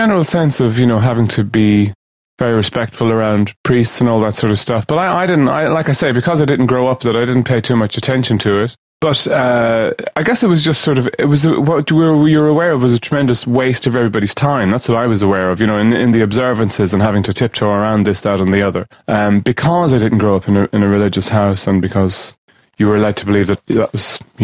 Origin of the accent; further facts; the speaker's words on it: Leinster, Ireland; I grew up in County Meath, sort of, you know, borders Dublin.